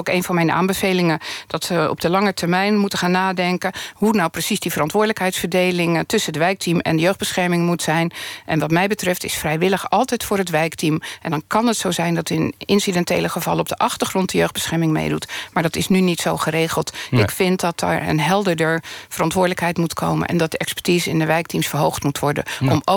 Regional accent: Rotterdam, South Holland, Netherlands; Kijk, ik ben van Rotterdam.

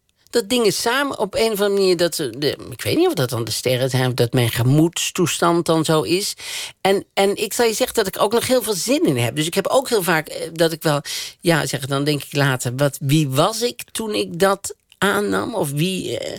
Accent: Netherlands; Dus nu is het gewoon die madame uit Holland. En dan ben ik die madame uit Holland.

